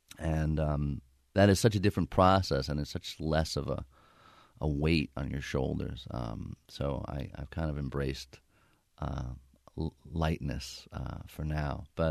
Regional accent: New York City, New York, United States; born or raised there

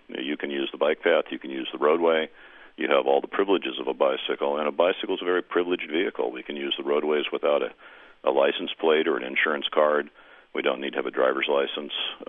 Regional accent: Fort Myers, Florida, United States; In my hometown in Fort Myers, we have a glorious bike pass system

